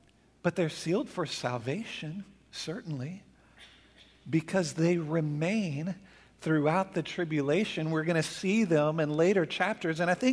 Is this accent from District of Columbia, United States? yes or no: no; Dallas, Texas, United States; also born or lived in Burnet; When I was a teenager, I grew up mostly in the Dallas area before we moved out to Burnett.